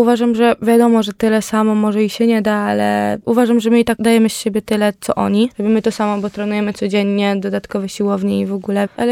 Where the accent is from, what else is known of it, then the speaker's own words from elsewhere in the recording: Wrocław, Lower Silesian Voivodeship, Poland; No myślę, że to jest nasz dom, no bo jednak my jesteśmy z Wrocławia. No można powiedzieć, że całe życie tu mieszkamy